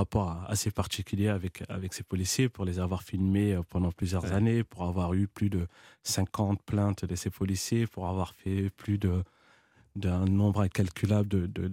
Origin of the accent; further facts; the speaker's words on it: Montfermeil, Île-de-France, France; also born or lived in Paris; Je suis né à Paris, mais j'ai grandi à Montfermeil. Donc, ça va faire plus de 30 ans que j'y habite. Aujourd'hui encore, j'y habite.